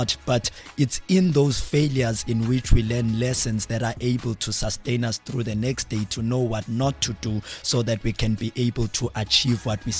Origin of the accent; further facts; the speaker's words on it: Mount Frere, Eastern Cape, South Africa; I'm from the Eastern Cape, a small town called Mount Frey.